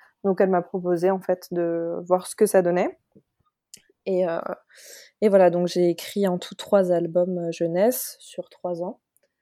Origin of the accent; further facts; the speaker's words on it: Schirmeck, Grand Est, France; ma librairie, j'ai choisi de l'ouvrir dans un petit village qui s'appelle Schirmeck. Et c'est là où j'ai grandi, en fait. C'est un peu perdu dans la montagne.